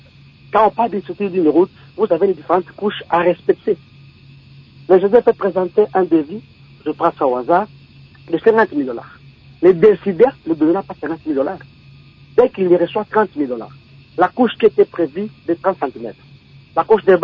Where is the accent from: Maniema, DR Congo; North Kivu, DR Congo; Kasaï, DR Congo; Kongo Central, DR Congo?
Maniema, DR Congo; Kalima; des travaux qui doivent être exécutés à Kalima, chez moi, au Maniema